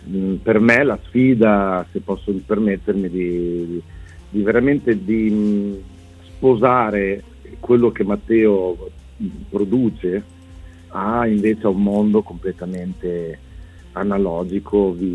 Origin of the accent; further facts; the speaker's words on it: Cesena, Emilia-Romagna, Italy; Io sono di Cesena